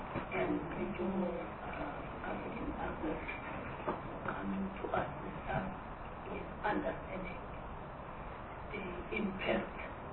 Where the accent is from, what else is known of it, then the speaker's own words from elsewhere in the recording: Eastern Cape, South Africa; I'm from the Eastern Cape, and there is a project from ESCOM visiting schools